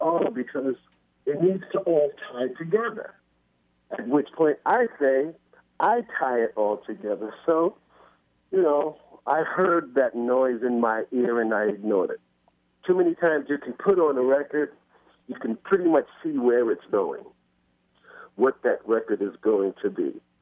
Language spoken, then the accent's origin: English; New York City, New York, United States; I grew up in Queensbridge. Queensbridge Projects